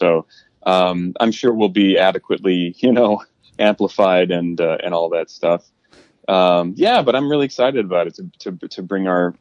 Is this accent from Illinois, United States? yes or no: yes; Illinois, United States; I'm from the suburbs. I'm from the Chicago suburbs.